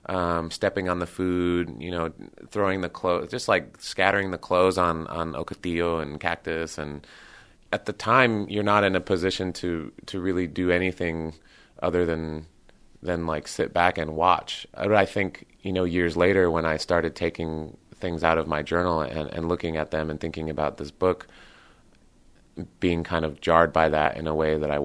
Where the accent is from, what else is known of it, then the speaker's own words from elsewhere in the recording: Southwest, United States; So I think it's important to mention that I grew up in the Southwest. My mother was a park ranger.